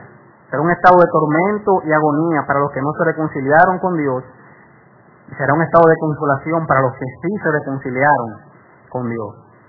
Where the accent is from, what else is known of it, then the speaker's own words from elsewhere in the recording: Dominican Republic; Yo soy ciudadano dominicano.